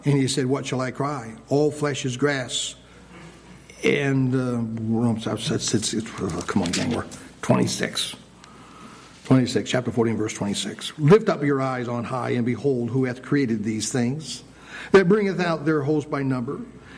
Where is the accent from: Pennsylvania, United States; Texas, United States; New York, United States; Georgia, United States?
Pennsylvania, United States; Growing up, some places where I grew up in Pennsylvania as a teenager, saw things